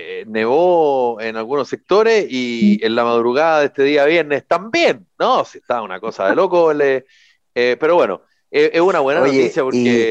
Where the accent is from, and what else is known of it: Chile